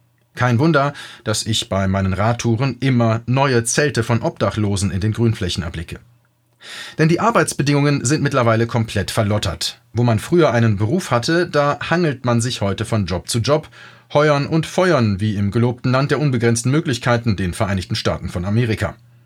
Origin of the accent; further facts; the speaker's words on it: West Germany, Germany; denn als Westdeutsche waren wir das Schaufenster, auf das unsere Schwestern und Brüder aus dem Ostblock voller Neid schauen sollten